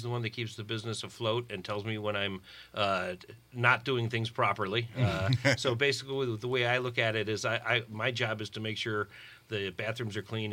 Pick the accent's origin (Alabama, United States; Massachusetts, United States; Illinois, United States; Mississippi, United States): Illinois, United States; Chicago; Well, I was born and raised in Chicago. I'm a Northsider, which is somewhat unusual for the Irish.